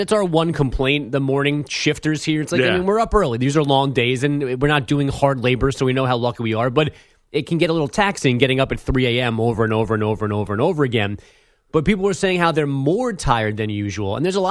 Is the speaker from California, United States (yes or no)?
no; New York, United States; My first inclination as a New Yorker watching them play